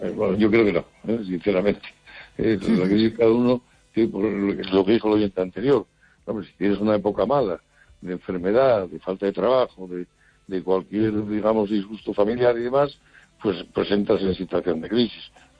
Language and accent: Spanish; Oviedo, Asturias, Spain; moved away as an adult; yo nací en Oviedo y viví allá hasta los 20 años.